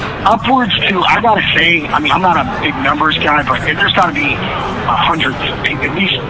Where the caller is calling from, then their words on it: Portland, Oregon, United States; Portland, Oregon. I apologize.